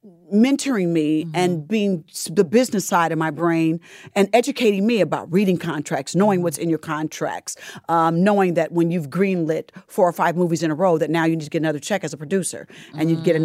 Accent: Indianapolis, Indiana, United States; Indianapolis, Indiana.

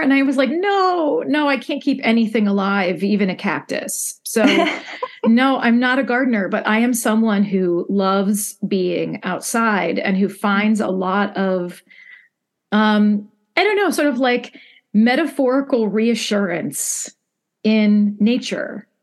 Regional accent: Midwest, United States; And that means as a poet, as a mom, as a Midwesterner, like all of the parts of myself that make me

